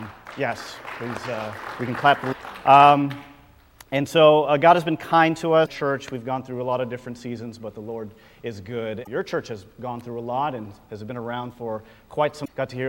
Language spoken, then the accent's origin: English; Lakewood, California, United States; So raised in the Long Beach area in a really small Lakewood. It's between Cerritos and Long Beach and Lakewood.